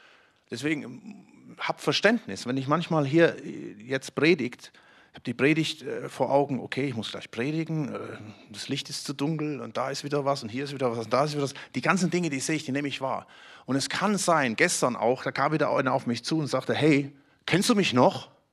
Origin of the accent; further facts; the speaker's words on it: Germany; Wir wohnen in einer sehr strukturierten Gesellschaft. Und als Deutsche sind wir strukturiert.